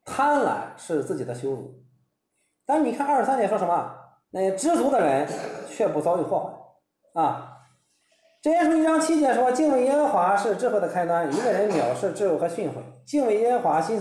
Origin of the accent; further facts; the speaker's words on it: China; 他跟我们中国人是不一样的哈。